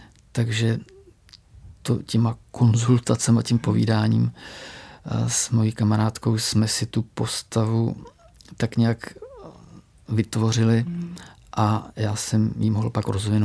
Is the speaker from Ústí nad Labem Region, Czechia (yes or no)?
no; South Bohemian Region, Czechia; Já jsem na venkově vyrůstal, strávil jsem tam dětství v jedné vesničce u Vltavy